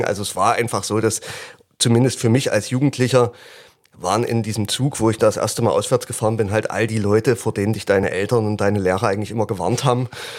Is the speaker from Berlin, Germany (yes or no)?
no; Dresden, Saxony, Germany; bin 32 Jahre alt, auch geboren und aufgewachsen in Dresden.